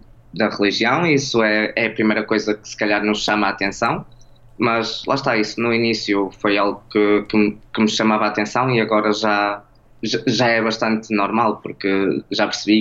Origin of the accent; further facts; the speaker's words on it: Portugal; porque queres dizer eu também sou português.